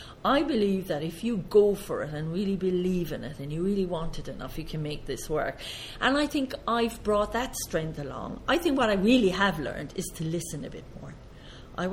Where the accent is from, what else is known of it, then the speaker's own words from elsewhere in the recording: Munster, Ireland; And I'm Irish, as you gather.